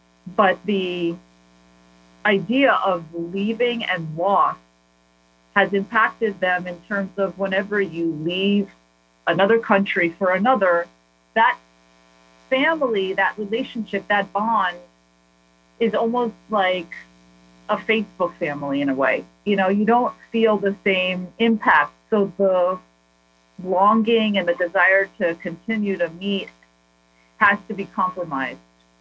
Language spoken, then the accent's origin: English; New York City, New York, United States; moved away as an adult; now in Israel; Aliyah as a young American to serve in the IDF, the focus and the vision was always kibbutz, because I came from New York City.